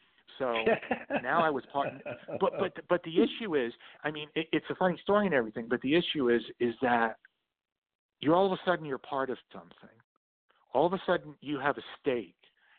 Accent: New York City, New York, United States; also born or lived in North Jersey; I am from New York City. Was born and raised in the Bronx in New York and spent time up in North Jersey.

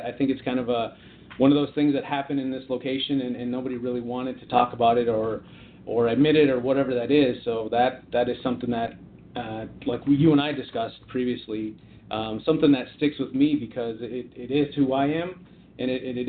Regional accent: Minnesota, United States; that's where I, you know, hunted and fished with my friends, and growing up in Minnesota, that's something that I'll always cherish.

